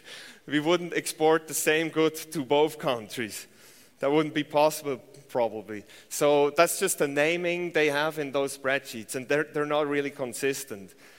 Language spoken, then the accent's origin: English; Switzerland; I am from Switzerland